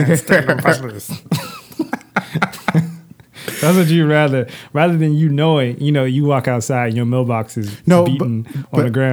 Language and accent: English; United States; moved away; Yeah, I mean, so, we were raised in America.